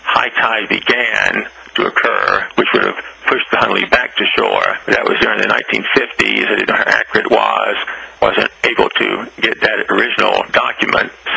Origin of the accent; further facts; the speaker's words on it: South Carolina, United States; Well, I've always been interested in the Civil War growing up in South Carolina.